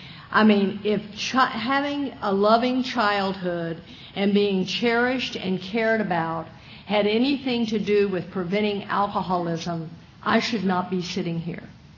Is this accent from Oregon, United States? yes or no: no; Texas, United States; And I was born and raised in Texas, and I grew up in a Southern Baptist home.